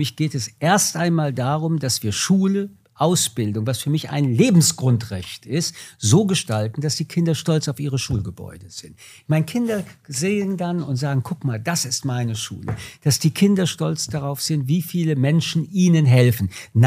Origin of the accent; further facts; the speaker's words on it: France; ich komme aus Frankreich